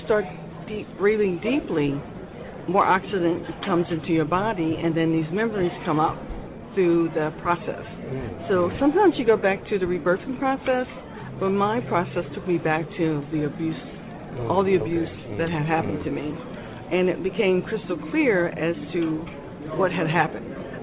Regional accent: Philadelphia, Pennsylvania, United States; And I didn't like D.C., so I decided to come back to Philly because I'm from Philly.

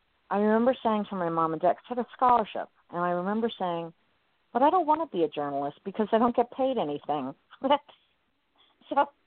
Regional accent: Miami, Florida, United States; I grew up in Miami, so our paper was Miami News when it was still around, and the Miami Herald.

